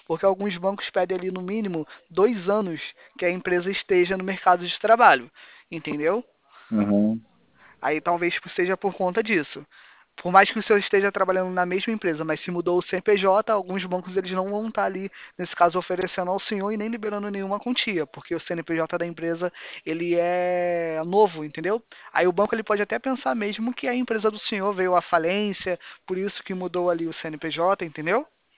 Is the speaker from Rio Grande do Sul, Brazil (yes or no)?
no; São Paulo, Brazil; Sim, sou de São Paulo.